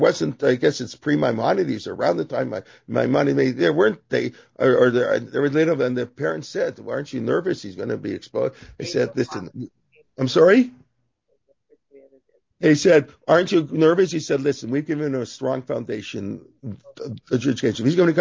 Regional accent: Toronto, Ontario, Canada; When we grew up in Toronto, Zev

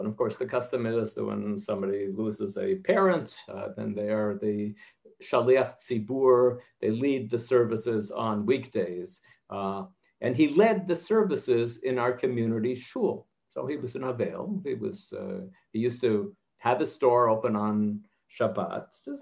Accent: Hungary; Look, I come from Hungary

